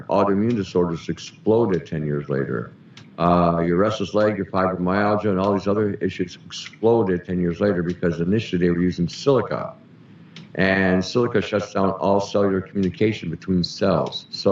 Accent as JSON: {"language": "English", "country": "Canada", "said": "I'm Canadian."}